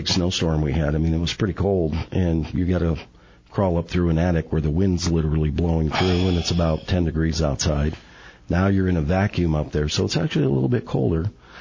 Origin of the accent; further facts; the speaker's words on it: Detroit, Michigan, United States; Yeah, I grew up in Detroit, so I grew up around cars.